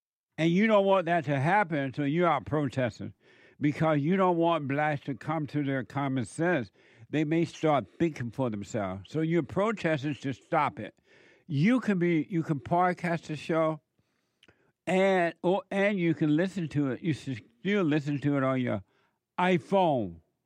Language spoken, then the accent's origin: English; Alabama, United States; Some of you know I grew up in … And I grew up on a plantation down